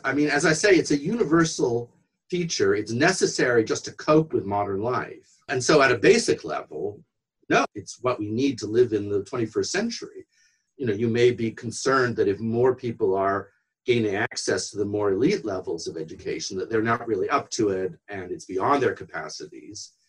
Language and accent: English; United States; now in United Kingdom; it's only my home country technically, and in terms of what you can hear in my accent, because I've lived here most of my life.